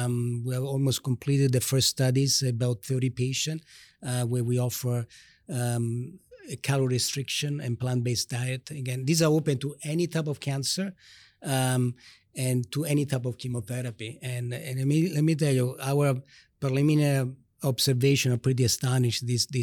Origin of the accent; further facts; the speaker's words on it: Rome, Lazio, Italy; moved away as an adult; now in United States; As a matter of fact, I grew up in Rome, in Italy, and then I came to the state to do research